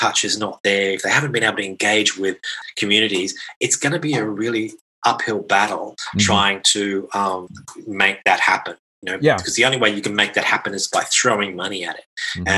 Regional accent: Australia; I come from Australia originally, and there's still a lot of games that get banned there

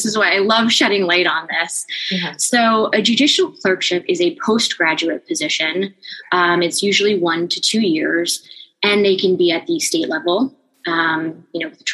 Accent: New Jersey, United States; I am also from New Jersey and had attended Rutgers, which, you know, that connection is very much there.

